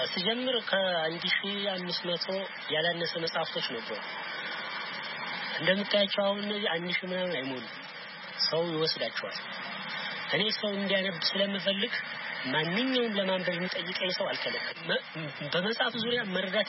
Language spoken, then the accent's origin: Amharic; Bahir Dar, Amhara, Ethiopia; ተወልጄ ያደኩት እዚሁ ባህር ዳር ከተማ ውስጥ ነው።